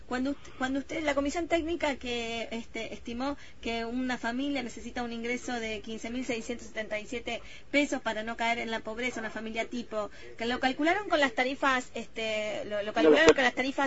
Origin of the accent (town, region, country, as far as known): Argentina